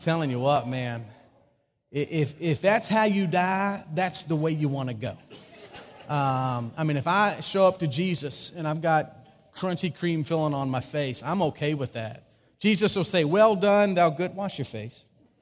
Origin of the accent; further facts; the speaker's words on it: the South, United States; So I'm not an average American today, folks. I'm a Southerner.